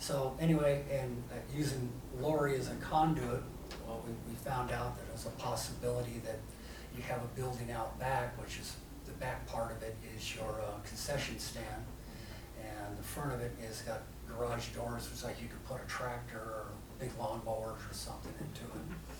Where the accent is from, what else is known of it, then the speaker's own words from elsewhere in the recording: Port Chicago, California, United States; also born or lived in West Pittsburgh; I grew up in Port Chicago. And I moved over here to West Pittsburgh in the fifth grade.